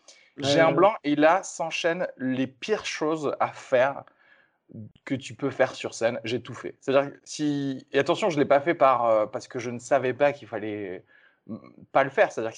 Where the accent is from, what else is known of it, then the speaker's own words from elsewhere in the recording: Toulouse, Occitanie, France; je viens de Toulouse, bon, c'est vrai qu'il y a un petit peu, il y a 2-3 heures de route.